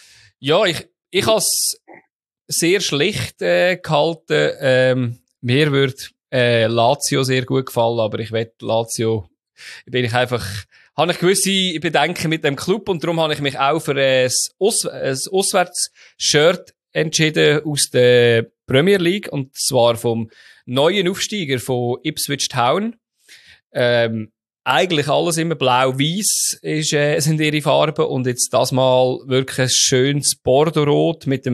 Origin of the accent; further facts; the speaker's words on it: Switzerland; Das ist halt sehr ähnlich wie auch, Servet bei uns in der Schweiz, oder?